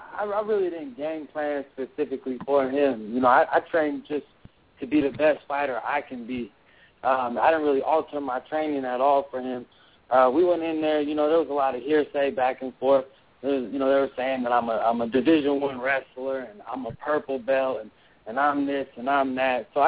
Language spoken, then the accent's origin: English; Concord, California, United States; I'm from Barrie, Concord, California.